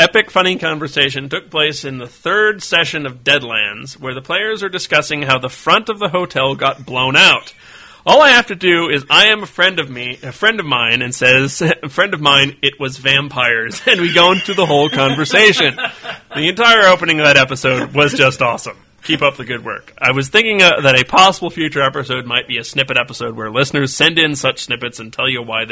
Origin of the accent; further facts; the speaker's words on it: Topeka, Kansas, United States; We're in Kansas. We're not Canadian, but we could be. Although I haven't lived in Kansas for a long time, I'm a member of the Air Force and move around a lot. I'm originally from Topeka.